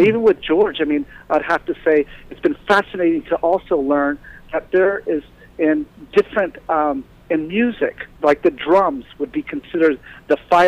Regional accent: Japan; one of the things that I grew up learning in Japan is bowing.

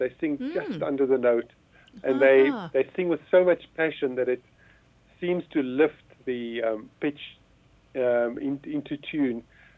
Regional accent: Johannesburg, Gauteng, South Africa; Yes, I was born in Johannesburg, born and bred. I spent nearly all of my life in Johannesburg.

